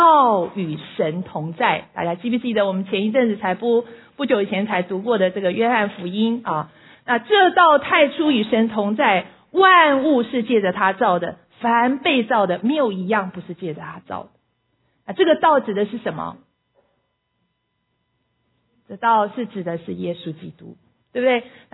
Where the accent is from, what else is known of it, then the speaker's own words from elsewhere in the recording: China; 那尤其在我们中国人的里面，对，我们有这个敬鬼神的一个传统的一个观念在我们里面。